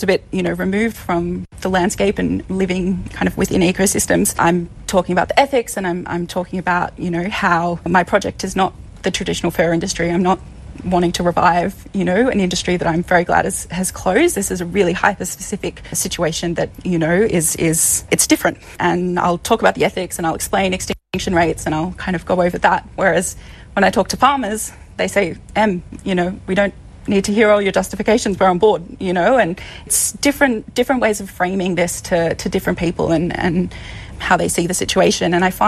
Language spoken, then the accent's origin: English; Melbourne, Victoria, Australia; I'm a city girl, I'm from Melbourne, so this was a very kind of new world for me.